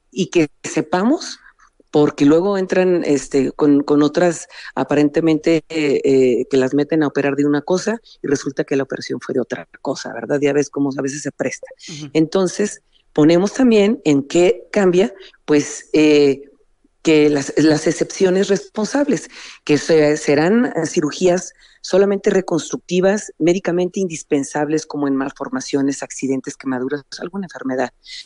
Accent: Durango, Mexico; Está en Durango, es mi tierra. Yo soy senadora del estado de Durango, precisamente.

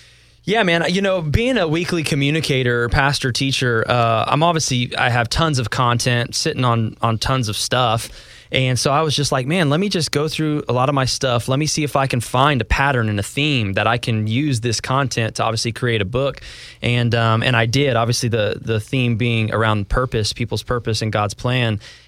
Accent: Charleston, South Carolina, United States; Born in the Midwest, grew up in Charleston, South

